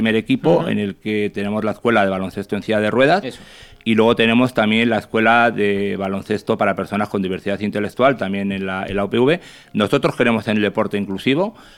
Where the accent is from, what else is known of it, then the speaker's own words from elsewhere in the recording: Vitoria, Basque Country, Spain; now in Valencia, Spain; yo soy de Vitoria, vivo en Valencia hace 10 años